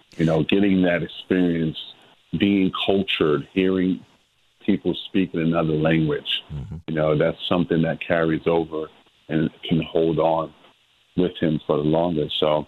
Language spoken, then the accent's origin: English; New York City, New York, United States; You know, I came from the Bronx, New York, and I worked my tail off, and I was able to play for the Kentucky Wildcats.